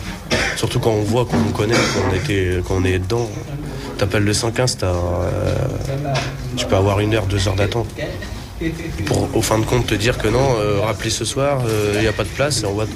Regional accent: Brittany, France; Alors que je suis breton, je suis français.

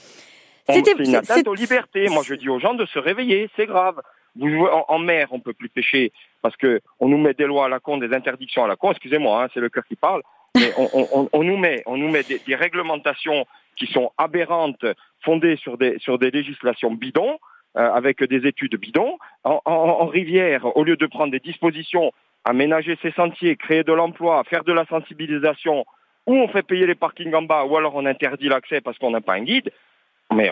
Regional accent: Solenzara, Corsica, France; moi je suis originaire du village de Solenzar, j'ai grandi dans cette vallée, c'est mon terrain de jeu.

